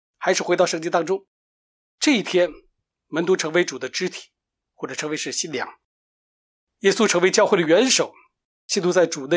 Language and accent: Chinese; Beijing, China; 比如我从北京来的这地区